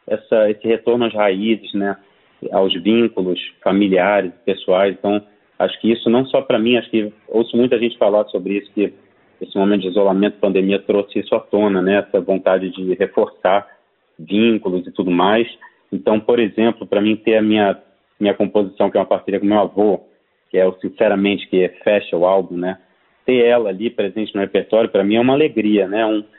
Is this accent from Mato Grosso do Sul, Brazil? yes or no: no; Nova Friburgo, Rio de Janeiro, Brazil; also born or lived in Vitória; E a gente estava morando no Rio, em Vitória, a gente subiu para Friburgo, que foi onde eu cresci